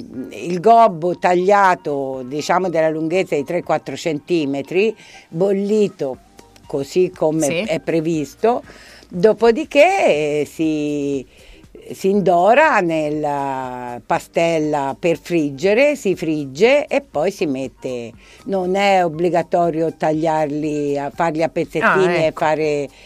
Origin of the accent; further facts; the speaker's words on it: Florence, Tuscany, Italy; anche se sono fiorentina